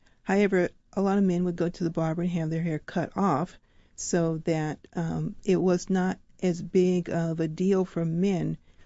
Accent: St. Louis, Missouri, United States; I'm from St. Louis, and Madam Walker spent a time in St. Louis.

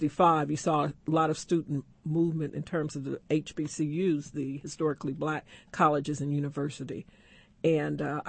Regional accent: Indianapolis, Indiana, United States; I was born and raised in Indianapolis.

